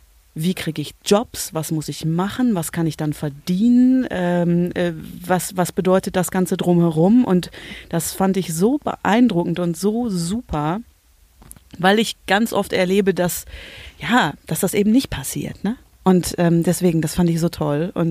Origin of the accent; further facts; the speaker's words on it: Wanne-Eickel, North Rhine-Westphalia, Germany; also born or lived in Bochum; Ich bin in Bochum geboren, in Wanne-Eickel aufgewachsen und jetzt sitzen wir beide hier in Castrop-Rauxel